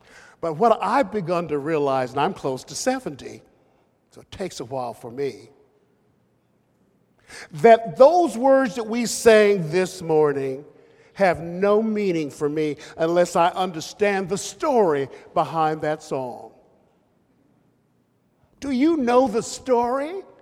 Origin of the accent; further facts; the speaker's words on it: United States; As you know, I'm an American.